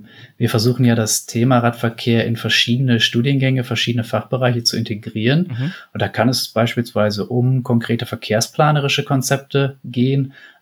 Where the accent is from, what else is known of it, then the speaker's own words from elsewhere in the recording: Lower Saxony, Germany; born there; Ich komme gebürtig aus dem Emsland, einer sehr fahrradaffinen Region.